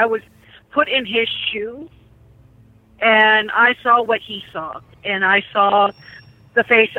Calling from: California, United States; I'm from California.

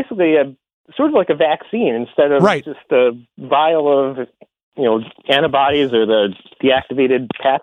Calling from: St. Paul, Minnesota, United States; I'm calling from St. Paul, Minnesota.

